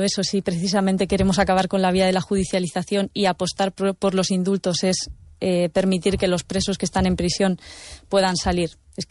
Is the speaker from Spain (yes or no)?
yes; Navarre, Spain; Yo que soy navarra, en nuestras tierras diré que está como muy enraizado y es muy profundo